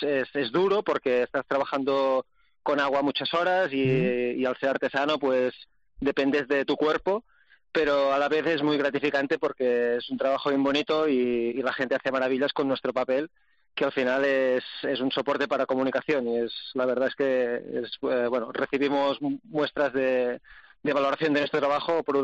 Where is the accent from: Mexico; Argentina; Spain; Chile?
Spain; Catalonia; Somos catalanes, pero buenas personas, ¿eh?